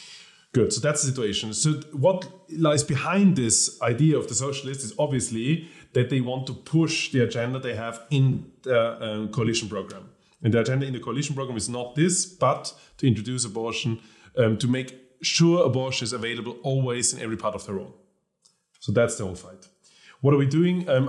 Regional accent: Vienna, Austria; my family origins from Tyrol, so that's where my roots are. Even though I was born and raised in Vienna, my family origins in Tyrol, and I have lots of connections there.

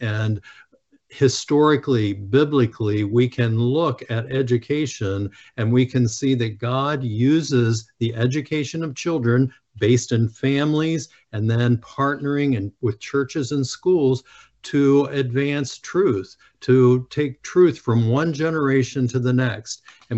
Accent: Pennsylvania, United States; I'm from Pennsylvania, and tested the waters and took two courses.

